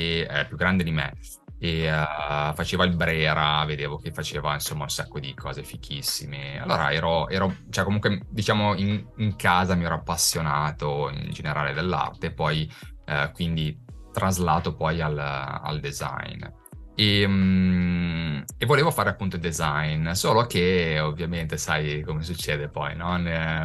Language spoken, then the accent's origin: Italian; Lombardy, Italy; born there; io allora sono brianzolo di nascita, in realtà ho delle origini napoletane, sia da parte di padre che da parte di madre. Mio padre puteolano di Pozzuoli e mia madre di Avellino.